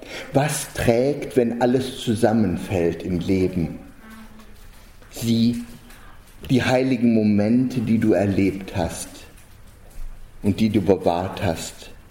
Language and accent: German; North Rhine-Westphalia, Germany; Nur mein Trotz als Sauerländer reicht dafür allemal.